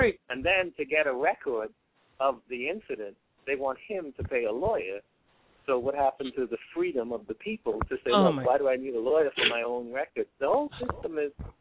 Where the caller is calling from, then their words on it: New York, United States; Hi, Gina. I'm calling from New York.